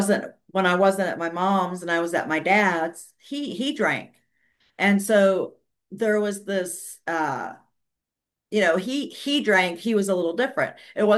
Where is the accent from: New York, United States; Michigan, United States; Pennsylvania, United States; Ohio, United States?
Michigan, United States; Detroit; I grew up in Detroit, so it was all a bunch of factory workers.